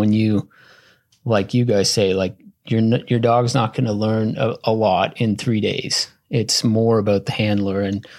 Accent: Ontario, Canada; So I'm from Canada, Ontario, Canada

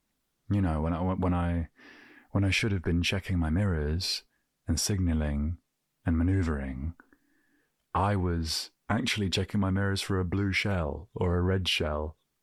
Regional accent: United Kingdom; I'm British

